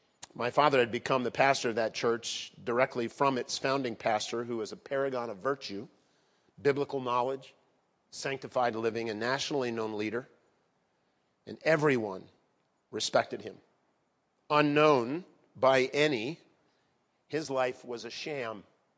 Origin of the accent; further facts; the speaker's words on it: Philadelphia, Pennsylvania, United States; I grew up outside of Philadelphia, and my dream is if I could be the district attorney of Philly by the time I was 40